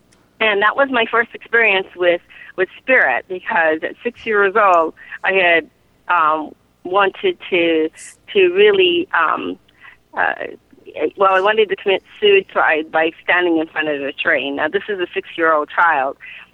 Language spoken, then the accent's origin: English; Hawaii, United States; moved away; when I moved to the mainland from Hawaii, I'm from Hawaii, everything was just so beautiful for me.